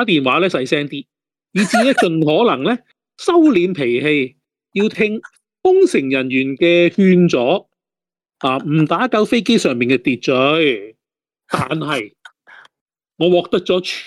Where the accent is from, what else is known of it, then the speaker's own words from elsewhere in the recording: China; 我话我来自中国嘅，讲中文嘅